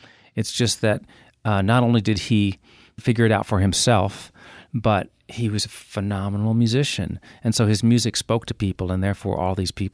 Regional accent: Queens, New York, United States; And I was a kid growing up in Queens, New York.

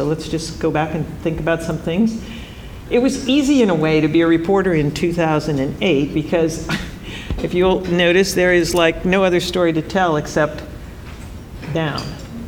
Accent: Youngstown, Ohio, United States; Interested in what happened to my hometown of Youngstown.

